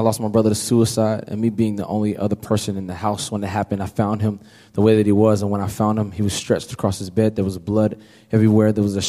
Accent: Kentucky, United States; I'm 22 years old. I'm from Kentucky.

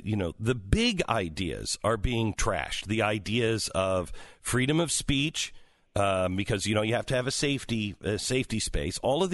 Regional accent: Seattle, Washington, United States; I grew up in the Seattle area.

